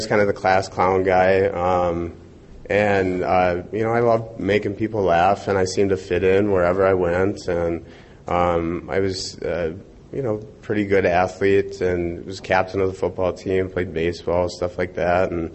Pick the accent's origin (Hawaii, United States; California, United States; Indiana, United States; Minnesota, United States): Minnesota, United States; now in Fargo, United States; I do reside in Fargo, but I'm originally from Minnesota, and I do happen to be a Twins fan, so I apologize.